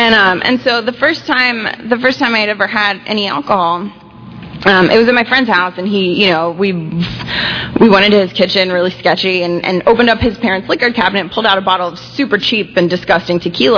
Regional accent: New York, United States; I grew up in New York, and I hear people say this a lot, that they just felt really weird growing up.

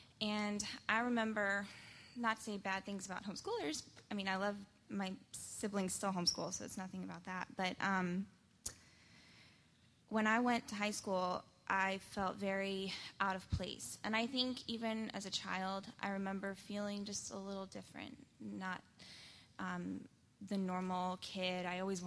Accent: North Carolina, United States; I grew up in a very big family. I'm the oldest of six, and we grew up in North Carolina

